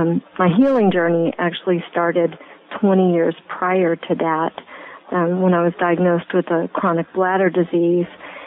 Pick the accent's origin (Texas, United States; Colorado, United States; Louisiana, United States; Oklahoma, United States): Colorado, United States; born there; no, I was born in Colorado.